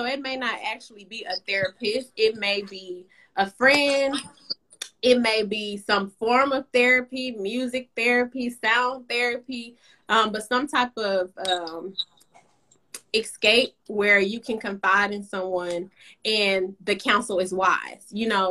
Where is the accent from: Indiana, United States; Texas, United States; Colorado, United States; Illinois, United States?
Texas, United States; I'm from Southeast Texas. I can't give up crawfish.